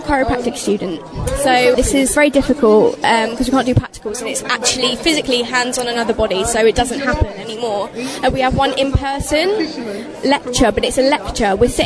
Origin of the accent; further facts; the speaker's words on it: United Kingdom; We are quite jolly people. We're British. We're ultimately, unapologetically, humorous, fun-loving people.